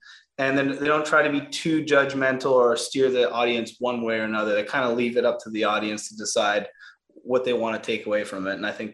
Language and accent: English; St. George, Ontario, Canada; but I grew up in St. George, Ontario, which was 3,000 people.